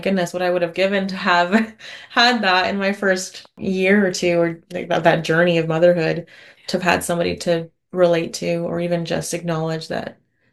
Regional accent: Oregon, United States; also born or lived in Florida; A lot of my childhood was spent here in Oregon, but the first like maybe 8 years was in Florida.

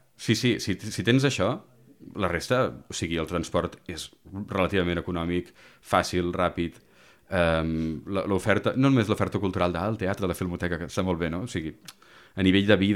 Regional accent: Tarragona, Catalonia, Spain; now in Barcelona, Spain; Soc de Tarragona, de fet, estrictament del barri de Sant Pere i Sant Pau, que és un barri que he odiat i he estimat molt a la vegada, i sí, vaig passar, com qui diu, de Sant Pere i Sant Pau a Barcelona, no?

